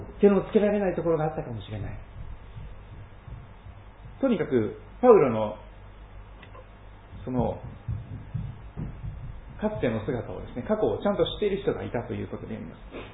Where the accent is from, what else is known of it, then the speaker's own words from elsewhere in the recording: Kochi, Japan; あの土佐の高知の播磨橋の近く、まあ、ちょっと離れていますが、まあ、同じ高知市内にですね生まれて、そして二十歳まではそこに育てられて、南は太平洋、黒潮を流れる太平洋、北は四国山脈に囲まれた、ちょっと閉鎖的なところでですね